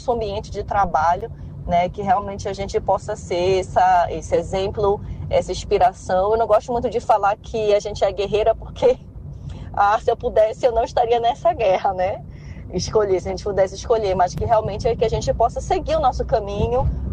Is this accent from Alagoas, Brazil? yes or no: no; Belém, Pará, Brazil; also born or lived in Paraíba; now in Recife, Brazil; Eu sou paraibana de nascença, fui criada e fiz a graduação em Belém do Pará, né, no Norte, e estou em Recife, Pernambuco, há quase 20 anos.